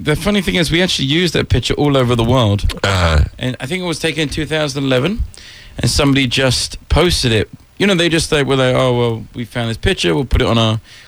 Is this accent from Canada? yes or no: no; England, United Kingdom; I'm English.